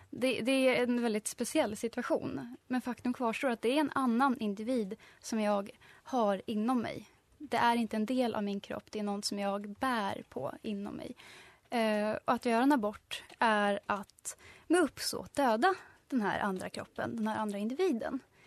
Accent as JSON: {"language": "Swedish", "country": "Iran", "said": "jag kommer själv från Iran"}